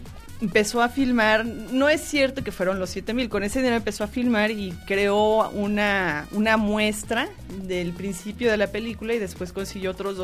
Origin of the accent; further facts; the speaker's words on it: Tlatelolco, Mexico City, Mexico; yo crecí en Tlatelolco.